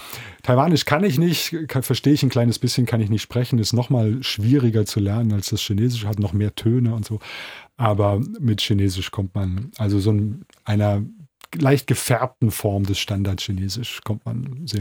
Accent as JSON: {"language": "German", "region": "Hesse", "country": "Germany", "said": "da wo ich herkomme, in Oberhessen, da gibt's das dann von der Kirche."}